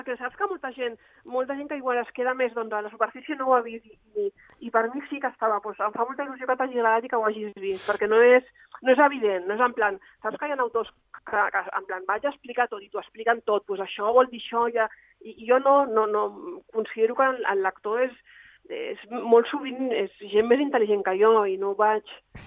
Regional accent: Catalonia, Spain; first language Catalan; i mira que sóc catalana i sóc totalment bilingüe

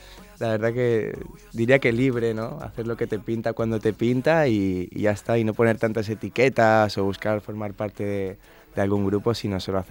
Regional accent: Spain; born there; nací en España, pero tengo el corazón allí

